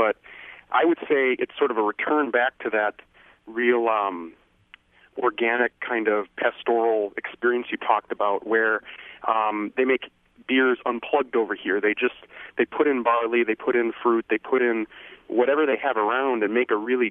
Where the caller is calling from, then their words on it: New Glarus, Wisconsin, United States; Okay, yeah, I'm calling from New Glarus, Wisconsin, home of Spotted Cow, and which is a great local Wisconsin beer, and they only ship it in Wisconsin.